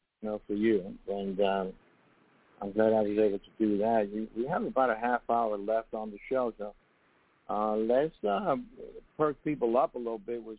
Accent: United States; As an American, I feel sad that this is happening today.

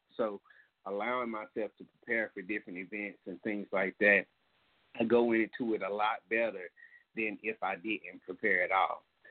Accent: Gadsden, Alabama, United States; I know in my hometown today in Gadsden, Alabama, we had a young person to die.

